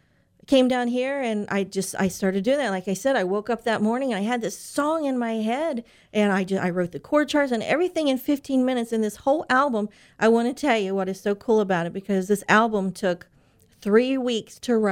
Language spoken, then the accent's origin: English; Kentucky, United States; We're not from the area. We came here from the Greater Cincinnati, Northern Kentucky area about 6 years ago. So I'm out of my element.